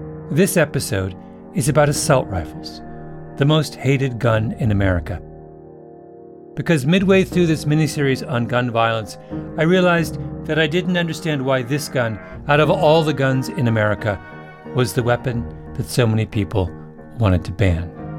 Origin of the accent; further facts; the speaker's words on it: Canada; When I was growing up in Canada, I don't think I even knew anyone who'd held a gun.